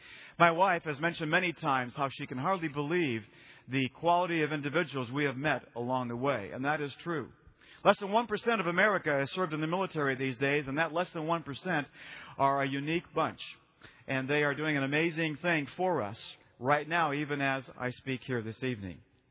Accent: Minnesota, United States; now in Alexandria, United States; I am from Minnesota. And however, I haven't lived there for many, many years. And we live in Alexandria, Virginia now and have lived other places in the meantime.

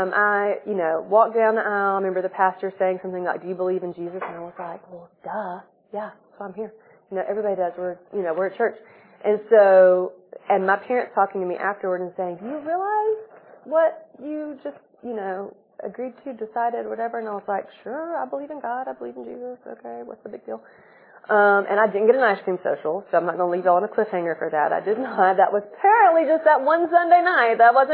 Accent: Glencoe, Alabama, United States; I grew up in Glencoe, Alabama, an hour. Nobody's probably heard of it, even though we're all like an hour away from it.

